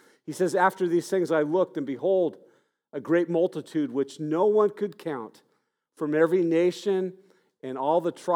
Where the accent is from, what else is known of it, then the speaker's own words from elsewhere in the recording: Monrovia, California, United States; born there; I was born in Monrovia, but we seldom went there.